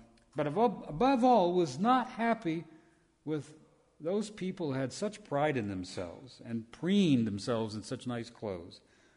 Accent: Kansas, United States; I grew up in Reno County, but my grandmother was a Scot

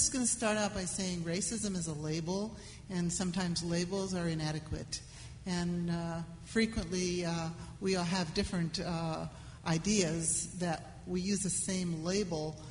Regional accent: Argentina; also born or lived in Uruguay; I grew up in South America and Argentina and in Uruguay. And my parents, who were from New England and as white as can be

